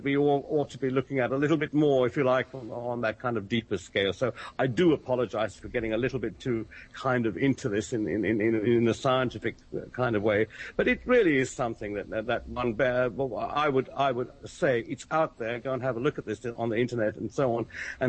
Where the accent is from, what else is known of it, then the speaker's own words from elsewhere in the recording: United Kingdom; I'm sitting here as a Brit